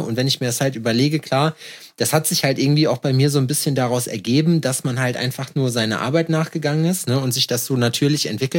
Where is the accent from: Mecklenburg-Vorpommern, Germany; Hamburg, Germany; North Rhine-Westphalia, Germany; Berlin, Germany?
North Rhine-Westphalia, Germany; Schalksmühle; Wir haben einen Zug gehabt bei uns in Schalksmühle, der immer die Stunde gefahren ist.